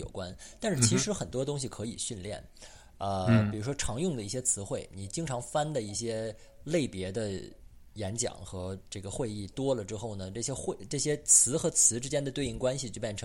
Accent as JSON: {"language": "Chinese", "country": "China", "said": "这个很多我们中国人可能不熟悉，因为大多数中英的口译员只有中文 A 英文 B 这个组合"}